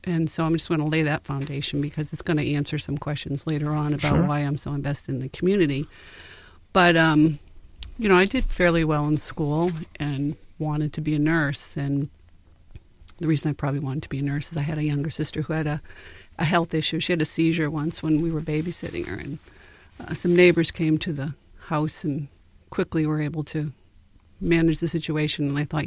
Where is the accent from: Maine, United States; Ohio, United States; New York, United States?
Maine, United States; Westbrook; also born or lived in North Carolina; So I was born in North Carolina, but my family settled in the Portland area, actually Westbrook.